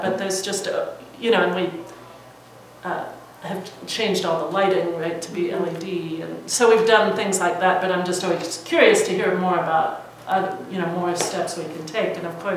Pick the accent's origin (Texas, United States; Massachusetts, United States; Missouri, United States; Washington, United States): Washington, United States; Seattle; I'm from Ballard, Seattle.